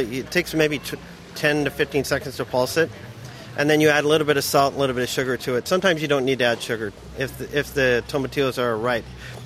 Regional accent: Midwest, United States; I grew up in the Midwest, so I've been making a corn pudding

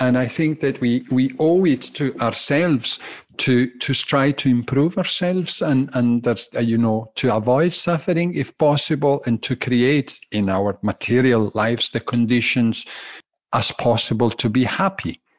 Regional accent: Glasgow, Scotland, United Kingdom; baffled because they hear Italian undertones and Scottish undertones in my speaking. Yes, I'm a tally. I'm a Glaswegian Italian.

